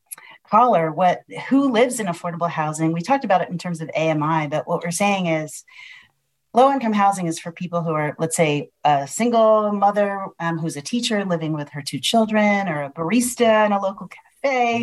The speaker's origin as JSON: {"language": "English", "town": "Philadelphia", "region": "Pennsylvania", "country": "United States", "tie": "born there", "said": "And I was born in Philadelphia"}